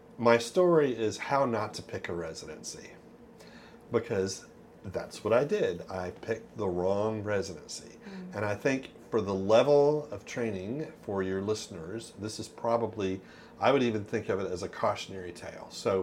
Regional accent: Mississippi, United States; also born or lived in Louisiana; I was born in Louisiana, raised in Mississippi, and went to college and medical school in Alabama.

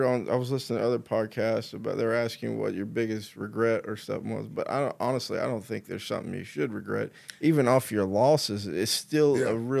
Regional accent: Clover, South Carolina, United States; In Clover, South Carolina. It's right under Charlotte. I mean, we're like 30 minutes from Charlotte.

